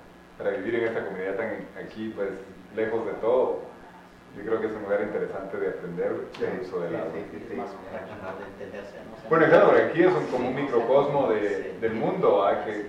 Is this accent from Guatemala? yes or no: yes; Guatemala City, Guatemala Department, Guatemala; Porque donde yo crecí en Guatemala, en la ciudad, donde está la ciudad de Guatemala, había antes otra ciudad.